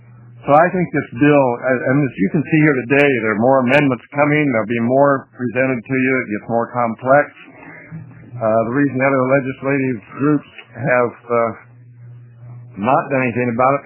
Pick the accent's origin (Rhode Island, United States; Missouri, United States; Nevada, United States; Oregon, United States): Oregon, United States; The Dalles; I'm a lawyer from the Dalles.